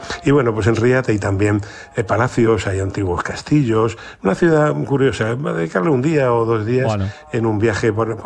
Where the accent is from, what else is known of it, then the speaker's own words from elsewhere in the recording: Region of Murcia, Spain; A ver, para mí que soy de Murcia, es un paisaje que no me sorprende mucho. Porque en Murcia es igual, solamente hay un trocito verde en torno al río, ¿no?